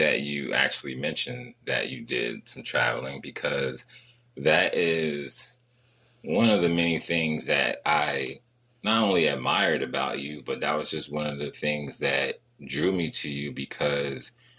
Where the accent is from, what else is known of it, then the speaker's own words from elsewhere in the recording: New Jersey, United States; moved away; I mean, you know me, like I'm originally from Jersey. I moved 3,000 miles away from my family and close friends